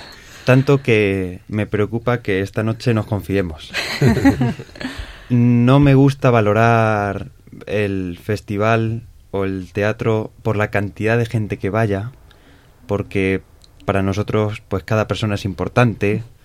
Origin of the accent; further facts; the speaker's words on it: Valdepeñas, Castilla-La Mancha, Spain; soy de Valdepeñas y estoy en tercero de teología, en el seminario mayor.